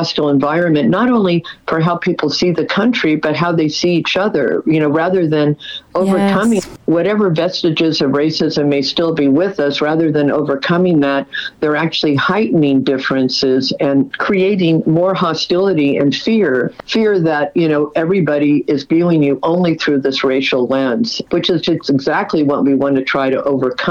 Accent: United States; I'm Irish Catholic. I have three grandparents from Ireland. I'm a first-generation American. I have a Nicaraguan grandmother

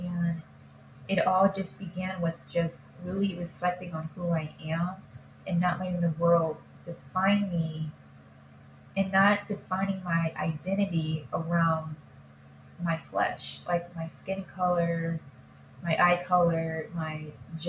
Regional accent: Illinois, United States; I'm from Illinois. I was born and raised here in Illinois. I love Illinois.

